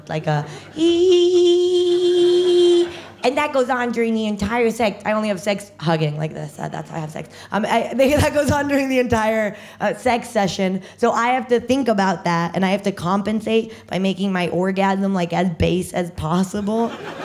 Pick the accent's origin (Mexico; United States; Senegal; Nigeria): Mexico; I am originally from Mexico. Actually, my mom is the Mexican one.